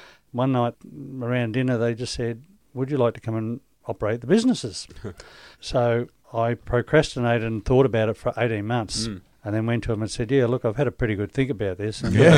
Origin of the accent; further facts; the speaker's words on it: Mansfield, Victoria, Australia; I was from Northeast Victoria, from Mansfield